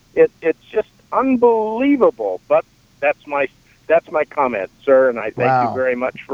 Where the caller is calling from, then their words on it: Texas, United States; I am here from Texas.